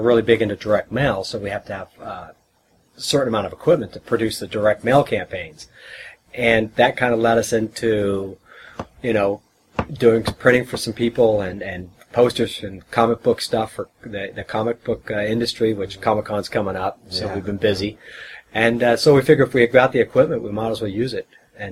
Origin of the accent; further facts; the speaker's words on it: San Bernardino, California, United States; I grew up, born and raised in San Bernardino, which is still Southern California, but we always call it the other side of the tracks.